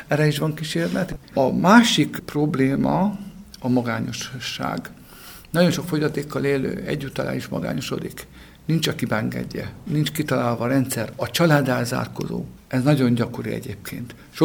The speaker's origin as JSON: {"language": "Hungarian", "town": "Iharosberény", "region": "Somogy", "country": "Hungary", "tie": "born or raised there", "said": "én Ihasberényben egy faluban, egy palacsában nőttem fel, anyám pedagógus volt, mindenki más földművelésből"}